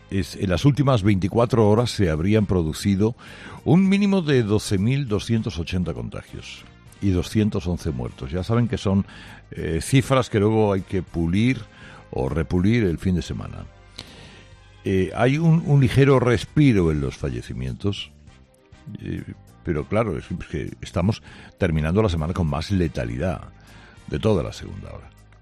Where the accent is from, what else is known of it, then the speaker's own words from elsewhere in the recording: Andalusia, Spain; Los únicos que bajan contagios y además ocupación hospitalaria prácticamente somos los andaluces.